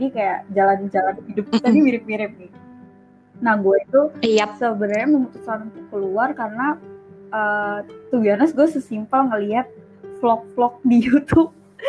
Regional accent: Jakarta, Indonesia; Dimana gue dan … lahir di Jakarta, gede di Jakarta, walaupun ya kita, I don't know, mungkin kita pernah ke tempat lain atau segala macam. Cuman ya istilahnya kita, hati kita di Jakarta lah gitu. Kita nyaman di Jakarta.

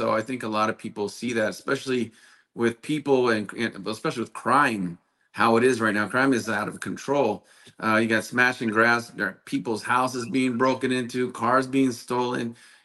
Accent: California, United States; this is not the way that I grew up here in San Fernando Valley and Santa Clarita

